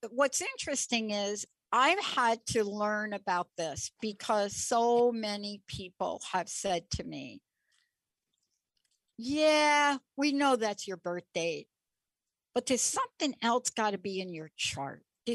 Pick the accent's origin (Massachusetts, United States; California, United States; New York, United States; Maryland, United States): New York, United States; I was in New York with him. I'm from New York.